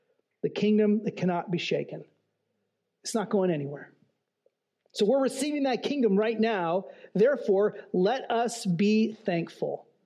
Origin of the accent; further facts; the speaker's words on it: California, United States; You know that I grew up in California. I've told you earthquake stories before.